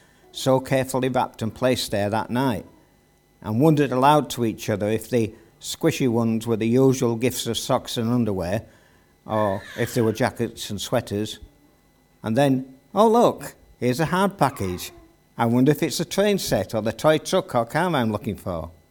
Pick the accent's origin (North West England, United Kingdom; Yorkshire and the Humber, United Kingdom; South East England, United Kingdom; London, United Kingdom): London, United Kingdom; I was born in London in 1940, and the first 5 years of my life were accompanied by the bombs and the sounds of the Second World War.